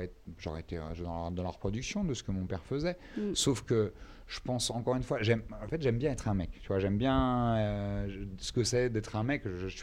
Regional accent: Île-de-France, France; Franco-serbe, j'avais j'ai un peu la culture serbe de ce que m'a transmis mon père, mais j'ai grandi en France, donc j'ai grandi dans le 93, donc limite j'ai même un côté 93 banlieusard, etc., plus que serbe finalement.

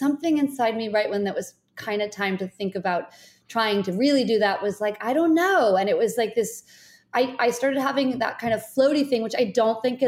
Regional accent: New Hampshire, United States; I grew up in New Hampshire, and I was a pretty late bloomer to theater as a career.

